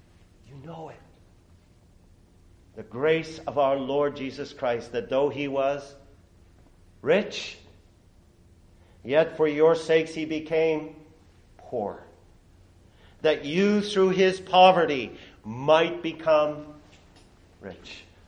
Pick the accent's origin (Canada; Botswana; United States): Canada; the Maritimes; I come from the Maritimes, and I'll brag the Maritimes a little bit here in Canada.